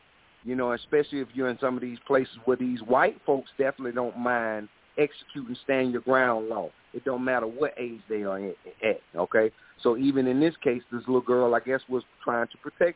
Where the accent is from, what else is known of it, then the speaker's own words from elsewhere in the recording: South Carolina, United States; I'm from mm-hmm. South Carolina. My feelings as a black man here in America, because mm-hmm. I as a black man, I'm one of the black men here in America